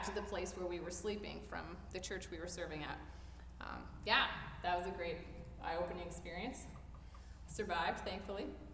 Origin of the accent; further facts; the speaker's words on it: Edmonton, Alberta, Canada; also one in downtown Edmonton, which was my hometown.